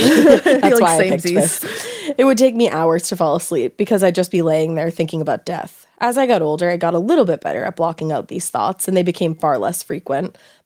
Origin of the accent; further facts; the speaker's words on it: Columbus, Ohio, United States; now in Los Angeles, United States; I live in LA, but at the time of this event, I was taking a break from the city and lived in my hometown of Columbus, Ohio for part of a year.